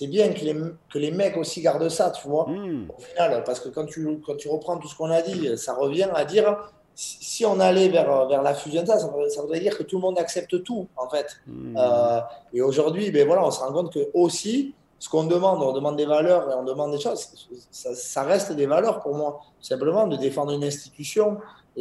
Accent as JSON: {"language": "French", "town": "Bayonne", "region": "Nouvelle-Aquitaine", "country": "France", "tie": "born or raised there", "said": "Moi, j'étais du Pays Basque, tout simplement, ma famille... j'ai grandi à Bayonne, j'aime tout le Pays Basque"}